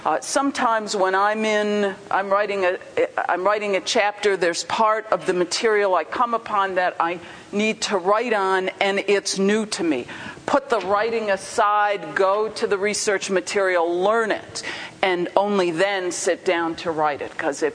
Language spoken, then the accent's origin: English; Rochester, New York, United States; I'm from Rochester, New York. I teach in the law field.